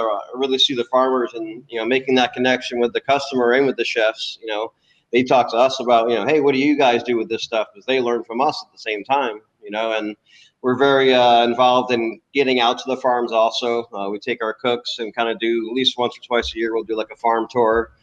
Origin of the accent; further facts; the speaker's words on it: New York, United States; I grew up in New York, and there was always back in the 70s and 80s, there was a lot of farmers market.